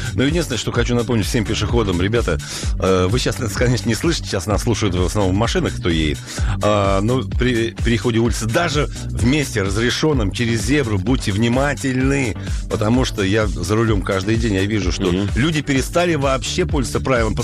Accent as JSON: {"language": "Russian", "region": "Moscow", "country": "Russia", "tie": "born or raised there", "said": "я как коренной москвич"}